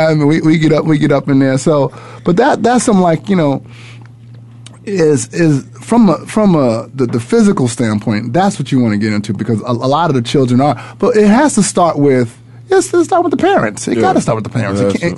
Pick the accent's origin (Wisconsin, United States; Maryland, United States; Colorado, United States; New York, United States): New York, United States; Did I tell you I'm from New York?